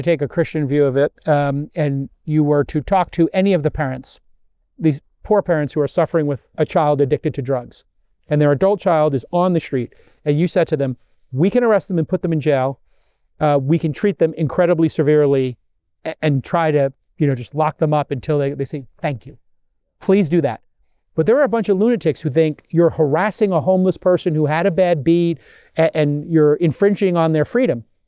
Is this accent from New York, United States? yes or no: yes; New York, United States; because I grew up in New York in the 70s and 80s